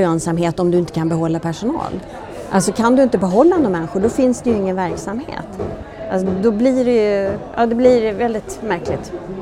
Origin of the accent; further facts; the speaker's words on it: Sweden; also born or lived in United States; jag har bott borta rätt länge, även om jag är svensk, så är jag ju också amerikan